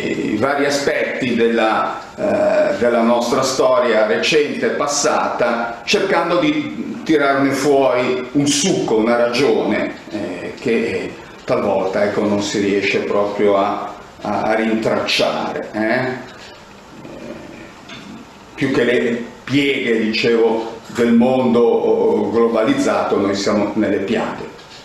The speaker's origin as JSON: {"language": "Italian", "town": "Genoa", "region": "Liguria", "country": "Italy", "said": "che peraltro appartiene alla mia terra, a Genova"}